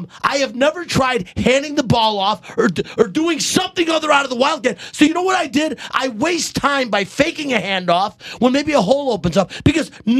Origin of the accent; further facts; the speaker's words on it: Detroit, Michigan, United States; But, hey, I'm from Detroit. I've had to live with this word my entire life being a Lions fan.